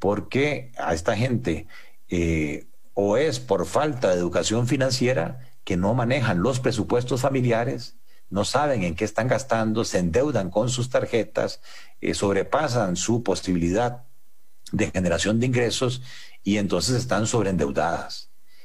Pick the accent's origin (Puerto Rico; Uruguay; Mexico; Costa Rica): Costa Rica; ¿Qué es lo preocupante como costarricenses?